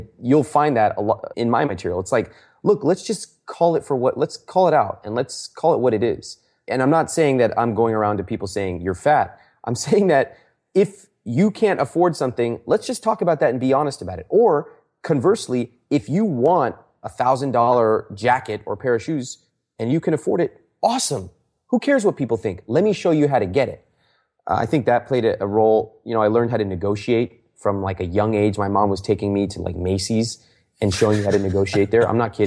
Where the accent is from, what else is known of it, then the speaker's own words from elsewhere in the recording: India; So let me give you some examples of things that I talk about as an Indian person.